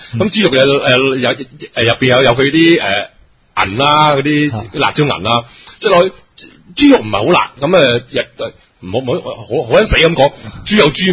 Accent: Guangdong, China; 你知道我哋中国人噶啦嘛，我哋广东人噶啦，

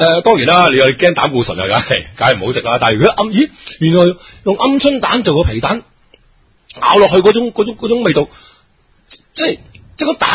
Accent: Guangdong, China; 你知道我哋中国人噶啦嘛，我哋广东人噶啦，

